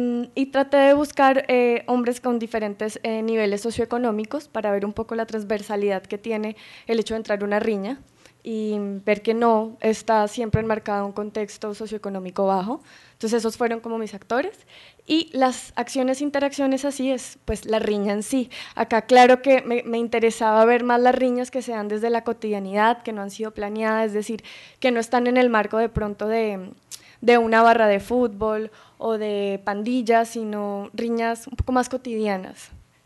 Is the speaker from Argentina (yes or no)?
no; Colombia; now in Mexico; Yo soy colombiana, soy antropóloga